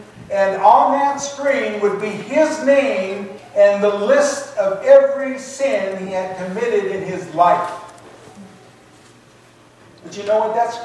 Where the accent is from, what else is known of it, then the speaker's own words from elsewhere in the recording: Oregon, United States; my testimony is that I was just a farm kid growing up in Oregon. And what good comes out of Oregon?